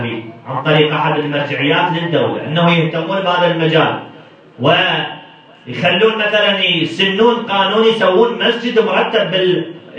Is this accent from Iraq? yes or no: yes; Najaf, Najaf Governorate, Iraq; فبعض الاخوه من فضل الله مدحه وحاله عندنا بالنجف